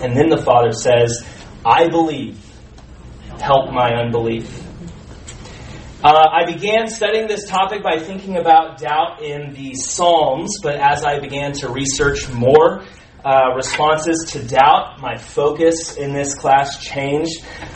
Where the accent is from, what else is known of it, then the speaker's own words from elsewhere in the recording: Round Rock, Texas, United States; I grew up in Round Rock, which is a suburb of Austin.